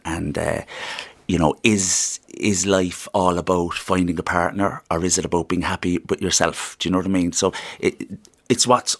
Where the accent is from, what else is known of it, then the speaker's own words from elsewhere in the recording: Ireland; it's amazing how people just come toward you as an Irish man.